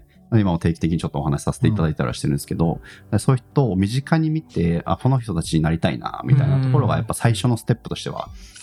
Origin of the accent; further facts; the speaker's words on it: Aichi, Japan; なんか僕自身が愛知出身 で、はい、愛知の優秀な学生ってやっぱり